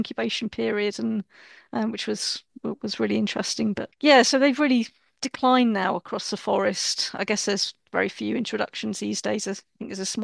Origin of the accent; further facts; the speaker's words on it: Vennington, West Midlands, United Kingdom; I grew up in Shropshire, in, really rural Shropshire, right on the Welsh border, a place called Vennington. I lived next door, but one from my grandparents who were, sort of on a worked on a farm there.